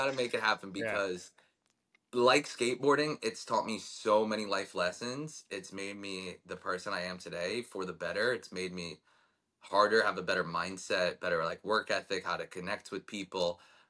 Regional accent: New York, United States; Like, we're from New York. We grew up mostly in Long Island.

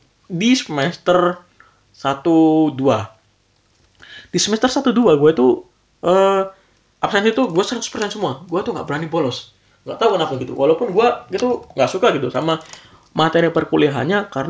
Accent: Malang, East Java, Indonesia; now in Bandung, Indonesia; Karena gue emang basicnya gue dari Malang, dari Jawa Timur gitu.

